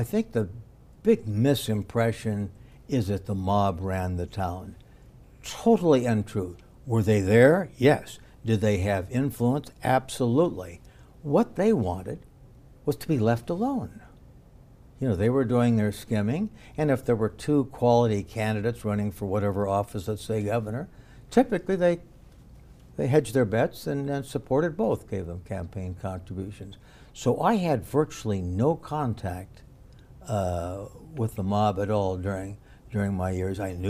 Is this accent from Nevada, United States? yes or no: yes; Las Vegas, Nevada, United States; But, you know, I grew up in Las Vegas.